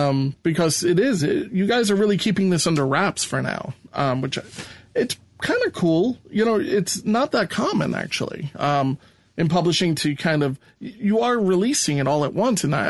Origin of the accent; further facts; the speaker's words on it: United States; as Americans, as an American, we forget how fortunate we really are.